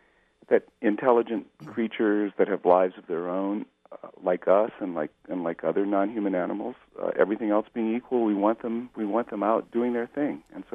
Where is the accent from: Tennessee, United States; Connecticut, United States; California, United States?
California, United States; San Diego; you know, I grew up in San Diego, so I spent a lot of my childhood at the San Diego Zoo.